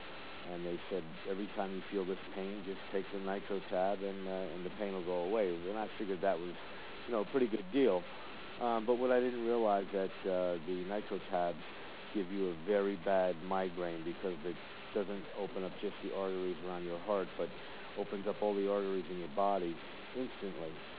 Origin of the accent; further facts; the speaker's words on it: New Jersey, United States; I am from New Jersey.